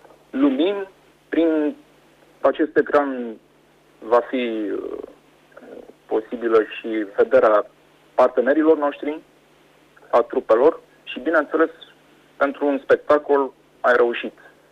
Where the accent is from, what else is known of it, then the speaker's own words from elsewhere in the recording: Constanța, Constanța County, Romania; născut și crescut în Constanța